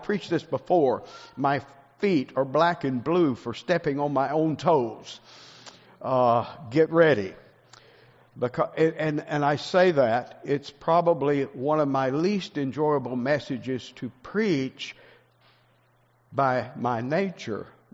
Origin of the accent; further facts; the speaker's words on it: Texas, United States; I'm from Texas. I can't talk like you guys.